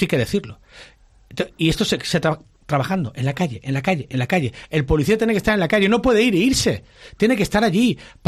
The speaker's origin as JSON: {"language": "Spanish", "town": "Valencia", "region": "Valencian Community", "country": "Spain", "said": "Bien, dicho lo cual, yo soy de Torrefiel. Lo digo siempre que puedo."}